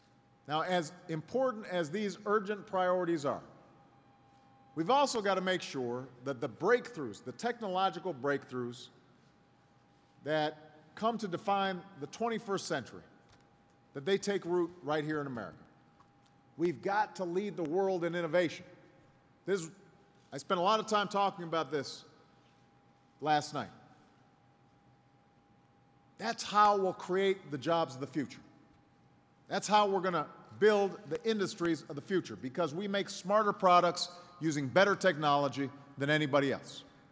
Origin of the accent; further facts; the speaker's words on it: Illinois, United States; And I know from Illinois, you know, my home state, you know, when a town loses its major employer, it is hard to bounce back.